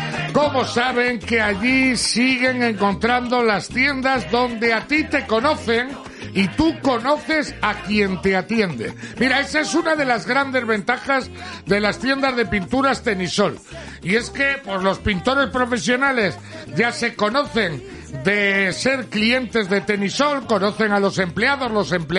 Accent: Solares, Cantabria, Spain; Sí, sí, está mi pueblo y toda la comarca, todo el entorno de Solares patas arriba con este partido.

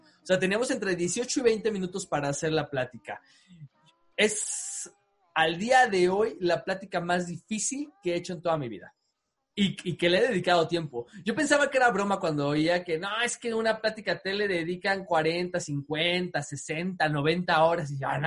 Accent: Mexico; Como sociedad mexicana

